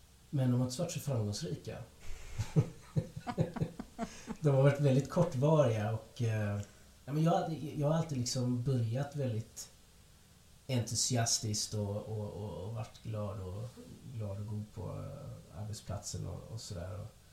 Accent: Colombia; now in Sweden; Jag är från Colombia. Jag är kaffet.

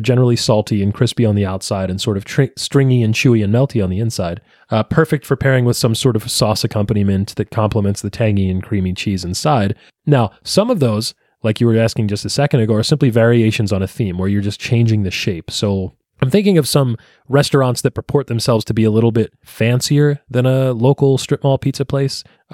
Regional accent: New Jersey, United States; You know how some of our friends and family say the word mozzarella because we are from New Jersey?

